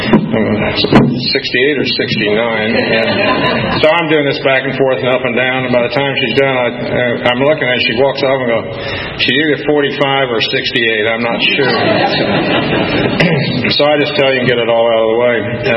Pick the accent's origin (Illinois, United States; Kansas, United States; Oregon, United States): Kansas, United States; Wichita; I'll tell you that I was born in Wichita, Kansas. That's my home.